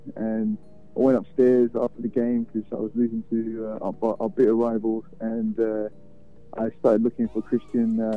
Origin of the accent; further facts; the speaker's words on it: London, United Kingdom; moved away as an adult; now in Houston, United States; Well, I'm from London, born and raised. I've been in Houston, Texas for about 7.5 years. I married a native Estonian. My parents are from the Caribbean, and I've got family around the world. So I will consider myself British first.